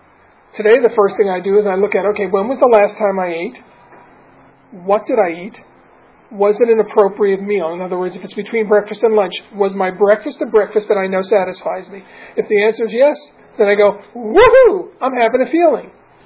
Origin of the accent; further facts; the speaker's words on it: New York City, New York, United States; I'm originally from New York City